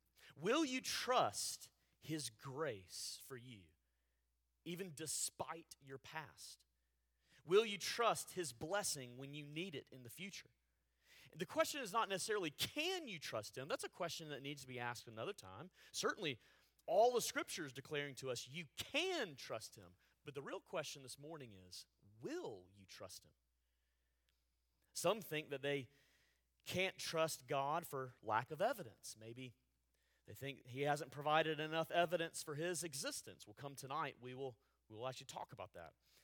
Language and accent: English; Montgomery, Alabama, United States; Growing up in Montgomery, Alabama, and having a dad from Mobile, I often went down to the beach, down to the Gulf of Mexico